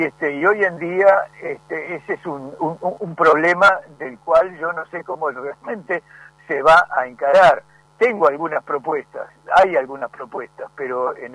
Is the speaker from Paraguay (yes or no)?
no; Montevideo, Uruguay; now in Argentina; Sí, yo soy de Montevideo, pero resido acá, o sea, viajo permanentemente al Uruguay.